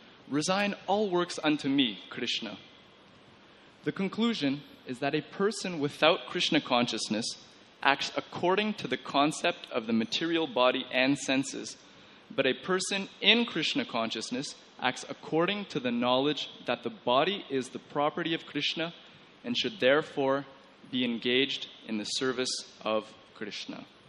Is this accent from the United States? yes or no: no; Canada; now in Mumbai, India; I'm hailing from Canada originally, though I've been living in Mumbai for the last 4 years, approximately.